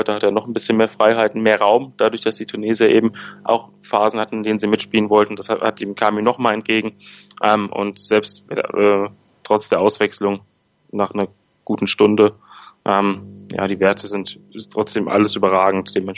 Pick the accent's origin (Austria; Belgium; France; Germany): Belgium; German is a second language; Aber in Euphorie ausbrechen würde ich als Belgier noch nicht